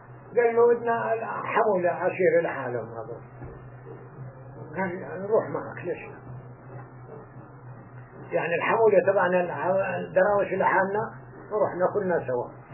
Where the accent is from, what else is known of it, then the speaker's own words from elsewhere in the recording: Quneitra Governorate, Syria; ظلينا بلا 67 تحت نزحنا من 67 من الجولان لهين